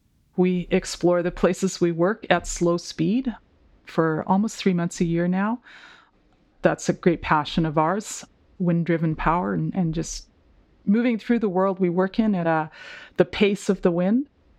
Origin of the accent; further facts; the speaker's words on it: Vancouver, British Columbia, Canada; I grew up in a big city. I grew up in Vancouver.